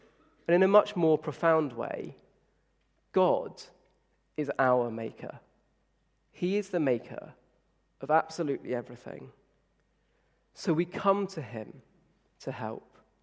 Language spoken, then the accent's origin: English; United Kingdom; And then being British, I kind of wanted to put